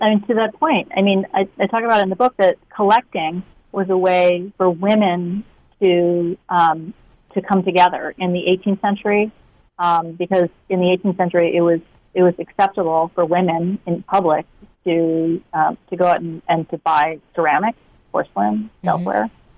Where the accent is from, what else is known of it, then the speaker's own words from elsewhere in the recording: Washington, District of Columbia, United States; I grew up in Washington, D.C., and I had several women in my family who were my mentors.